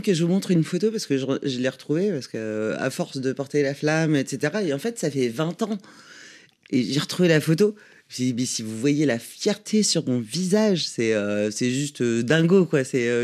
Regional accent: Paris, Île-de-France, France; moi, j'habite à Paris, je suis parisienne

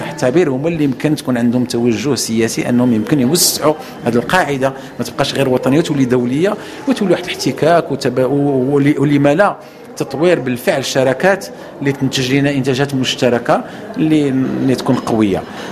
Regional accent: Morocco; عندنا في فاس، عندنا وليلي، عندنا في مكناس، عندنا في كل المغرب

